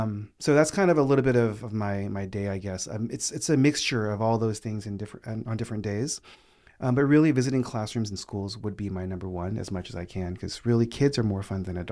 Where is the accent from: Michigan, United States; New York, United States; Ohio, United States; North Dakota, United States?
New York, United States; New York City; also born or lived in Philadelphia; So I am originally from the East Coast. I was born in Philadelphia, but raised in New York. And so my K through 12 experience was all in New York City or in Queens.